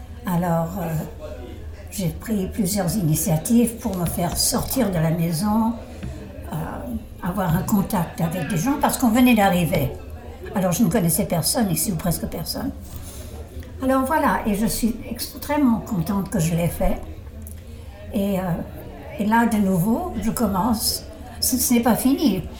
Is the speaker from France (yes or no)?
no; Quebec, Canada; moved away; je suis partie du Québec il y a 20 ans déjà et j'avais l'impression de perdre mon français.